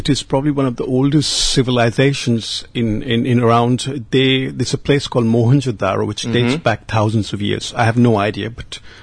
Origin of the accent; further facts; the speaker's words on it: Mumbai, Maharashtra, India; also born or lived in Coimbatore; I come from India. And a city called Mumbai, but I also grew up in South India, which is a place called Coimbatore.